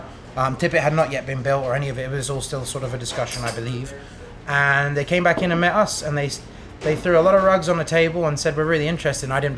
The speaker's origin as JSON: {"language": "English", "region": "England", "country": "United Kingdom", "said": "Being English, that's what we're famous for, is a good fried breakfast."}